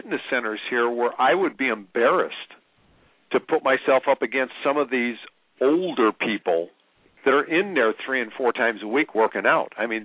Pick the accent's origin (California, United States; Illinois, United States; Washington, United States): Illinois, United States; Chicago; I'm originally from Chicago.